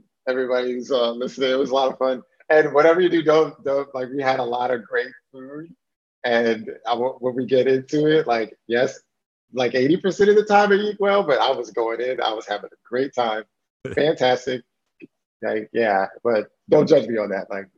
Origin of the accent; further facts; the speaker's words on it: Shaker Heights, Ohio, United States; when I was growing up in Shaker Heights, Ohio, my mom and my father were entrepreneurs